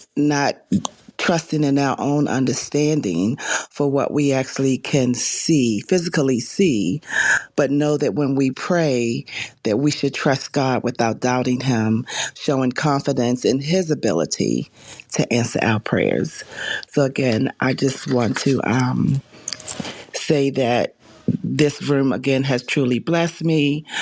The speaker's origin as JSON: {"language": "English", "town": "Baltimore", "region": "Maryland", "country": "United States", "lives_now": "Charlotte, United States", "said": "I am originally from Baltimore. I currently live in Charlotte, North Carolina."}